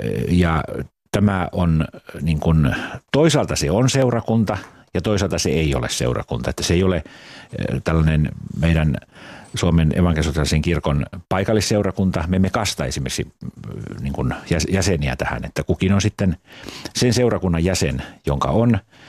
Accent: Northern Finland, Finland; No, mä oon Pohjois-Suomesta lähtöisin. On aina joskus sanonut, että on niin paljon pohjoisesta, että mun isällä on ollut poroja.

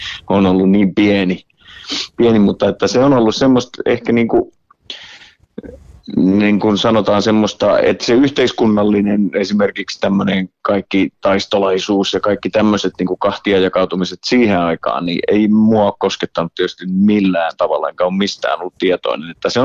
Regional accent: Ylistaro, South Ostrobothnia, Finland; also born or lived in Vaasa; Me heti kasarin alussa muutettiin Vaasasta sitten Ylistaroon pienelle paikkakunnalle.

